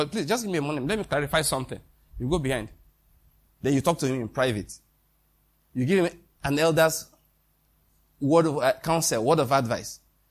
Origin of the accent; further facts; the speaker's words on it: Western Nigeria, Nigeria; born there; I was born in the Western Nigeria. I'm Yoruba man by Amoriteness and Hittiteness.